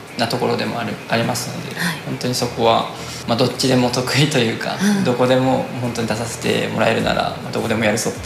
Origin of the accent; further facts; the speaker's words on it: Mie, Japan; は三重県です。